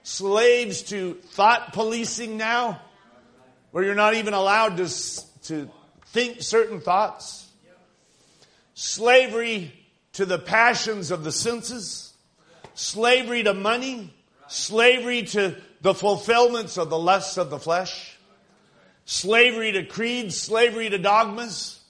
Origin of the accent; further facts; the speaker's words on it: United States; I'm thankful that I'm an American.